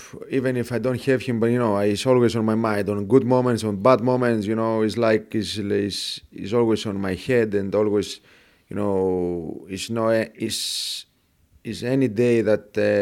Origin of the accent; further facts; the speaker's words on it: Larissa, Thessaly, Greece; English is a second language; Larissa is it's not small. You know, it's about 200, 250,000 people. It's fifth, sixth city, bigger city in the Greece.